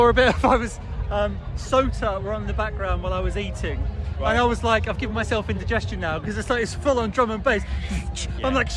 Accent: Ireland; Like, being like Irish, you know, obviously I'm clearly very Irish, as everyone knows, to be sure.

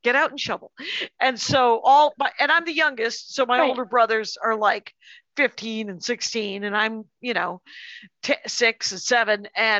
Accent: Wisconsin, United States; because I'm from Wisconsin

